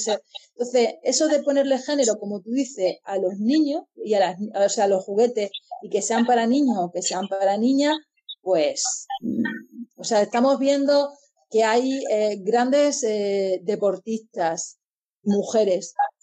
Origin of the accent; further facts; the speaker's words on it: Catalonia, Spain; Yo lo he intentado hacer bien, pero no sé catalán. Siendo catalana, que conste.